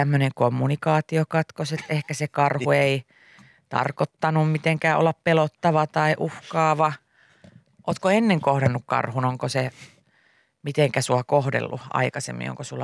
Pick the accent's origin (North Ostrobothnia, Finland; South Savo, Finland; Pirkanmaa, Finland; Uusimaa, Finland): Pirkanmaa, Finland; Tampere; minä olen Tampereelta. Minä olen 38-vuotias.